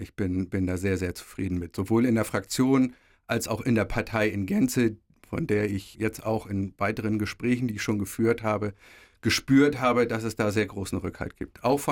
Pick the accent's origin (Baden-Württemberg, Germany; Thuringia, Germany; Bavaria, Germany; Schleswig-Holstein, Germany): Schleswig-Holstein, Germany; Heide; ich bin in Heide geboren, hier zur Schule gegangen, Kindergarten und so weiter, Lehre. Und das ist, ich selber als Person bin 100% Heide. Ich kenne die Heiderinnen und Heider